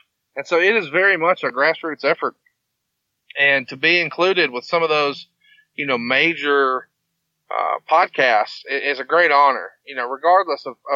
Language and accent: English; the South, United States; Just because I'm from the South, and I'm sure that if you live in another part of the country, then I talk funny.